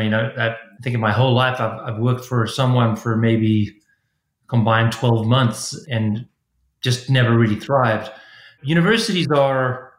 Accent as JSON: {"language": "English", "country": "South Africa", "also_born_or_lived": "Canada", "moved": "as an adult", "lives_now": "United States", "said": "I've been in the U.S. Since 1995, and I was in Canada before that for 4 years studying. And I came from South Africa in 1991."}